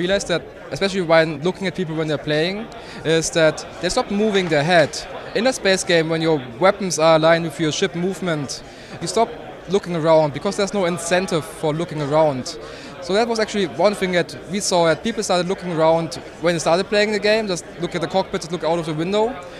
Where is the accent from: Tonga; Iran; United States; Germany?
Germany; English is a second language; now in Australia; I'm from Germany and I live in Australia right now, and what I miss most are my friends back in Germany.